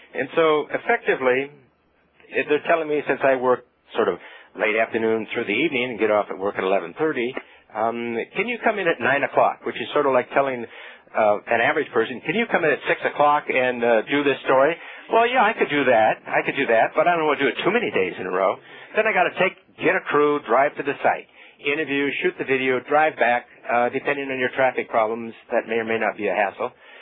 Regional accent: Seattle, Washington, United States; For those folks who are in Region 10, I'm from Seattle, Washington

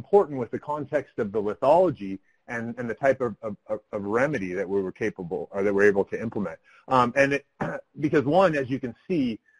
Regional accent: Colorado, United States; now in Arizona, United States; I've been in Arizona for 17 years, but I'm from Colorado, and coincidentally, my grandpa worked at that smelter facility.

